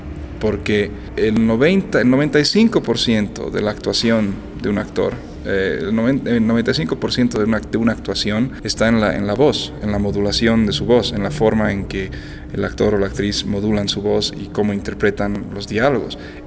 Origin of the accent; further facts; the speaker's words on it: United States; Spanish is a second language; yo prefiero ver películas en inglés porque soy americano